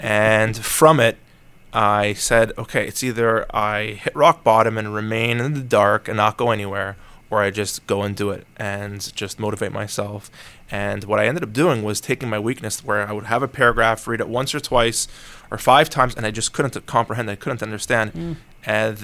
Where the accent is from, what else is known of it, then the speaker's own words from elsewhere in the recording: Toronto, Ontario, Canada; So my background's Jewish Moroccan background, born and raised in Toronto, Canada. And grew up from a family of four siblings, including myself.